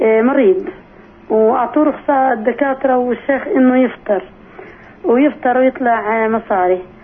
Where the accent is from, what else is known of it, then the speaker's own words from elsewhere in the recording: Ramallah, West Bank, Palestine; أنا من رام الله